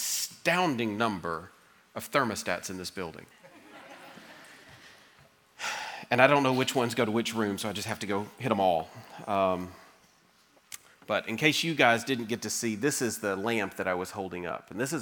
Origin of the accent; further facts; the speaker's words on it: Louisiana, United States; Now, I'm from Louisiana, right? So this is new to me.